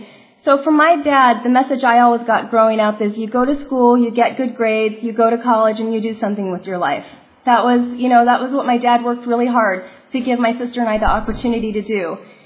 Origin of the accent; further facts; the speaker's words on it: California, United States; I grew up in Orange County. I grew up in North Orange County.